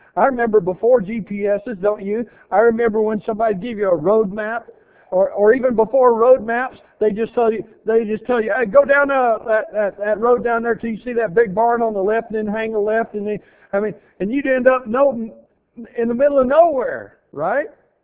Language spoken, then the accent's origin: English; Texas, United States; You know, I grew up in West Texas most of my younger life. We didn't have a whole lot of trees.